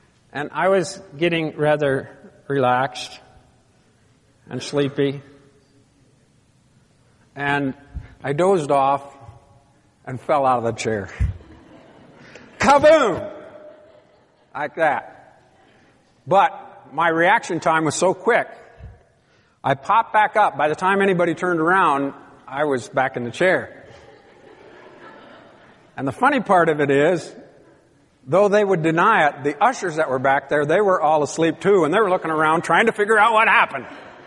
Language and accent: English; Marion, South Dakota, United States; in Marion, South Dakota, we had a sanctuary that was typical still there.